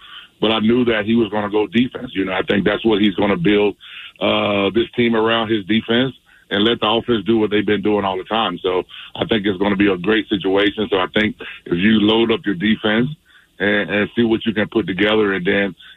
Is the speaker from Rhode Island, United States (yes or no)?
no; Alabama, United States; I'm from Alabama, so I have to tell the truth. My family is they roll tide every day.